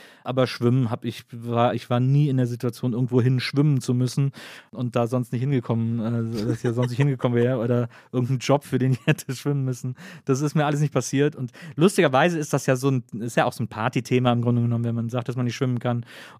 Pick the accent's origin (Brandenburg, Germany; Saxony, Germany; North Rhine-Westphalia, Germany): North Rhine-Westphalia, Germany; Wesseling; ich komme aus Wesselingen, das ist zwischen Köln und Bonn